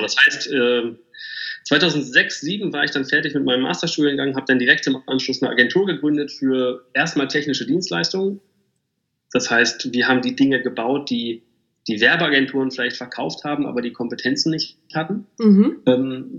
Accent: Bielefeld, North Rhine-Westphalia, Germany; born there; ich bin erstmal bin ich geborener Bielefelder

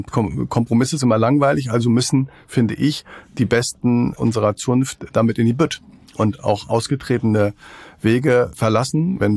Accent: Schleswig-Holstein, Germany; ich bin ja auch in Schleswig-Holstein zur Schule gegangen

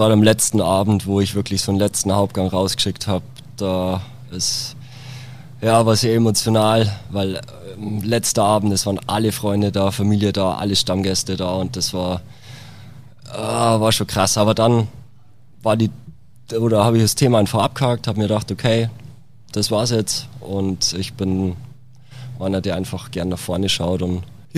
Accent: Schrobenhausen, Bavaria, Germany; mein Traum war tatsächlich ein kleines Restaurant in meiner Heimatstadt Schrobenhausen.

